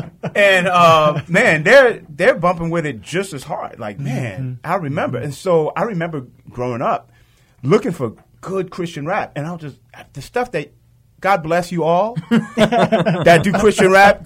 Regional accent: Queens, New York, United States; So growing up in Queens, in those neighborhoods, hip hop was just

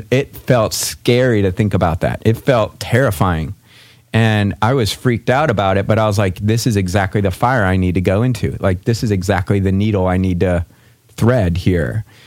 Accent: St. Louis, Missouri, United States; And I realized I was flying back from Colorado, or from St. Louis, which is where I grew up, visiting my family.

